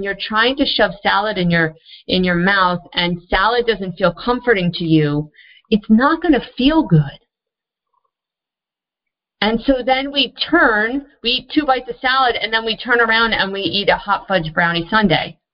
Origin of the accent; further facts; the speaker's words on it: New Jersey, United States; I grew up in New Jersey and I didn't eat salad or fruit in the winter.